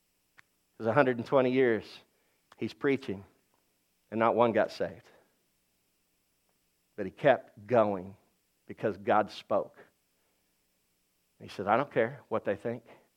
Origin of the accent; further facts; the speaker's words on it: Laverne, United States; I know that's not right English, but I'm from Laverne. Laverne, come on, yes.